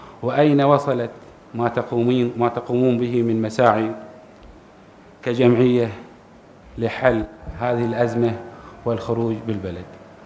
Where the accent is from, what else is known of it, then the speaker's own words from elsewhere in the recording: Bahrain; فنحن كشعب بحريني أصيل أجمعنا على أن نكون وليس في بالنا ألا نكون